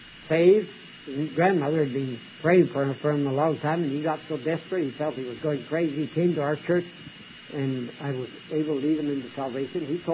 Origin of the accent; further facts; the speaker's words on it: Canada; born there; And I'm not an American citizen. I was born in Canada and never changed my citizenship because my Canadian passport opens doors everywhere.